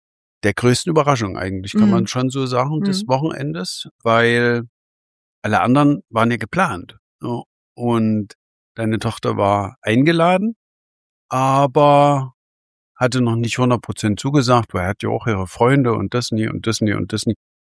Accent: Freiberg, Saxony, Germany; Meine Mama ist in Dresden geboren. Ich bin in Freiberg geboren und aufgewachsen wie meine Schwester.

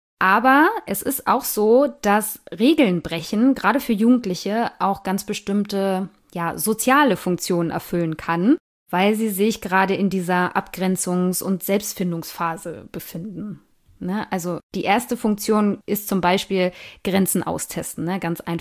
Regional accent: East Germany, Germany; weil ich komme ja nur auch aus Ostdeutschland

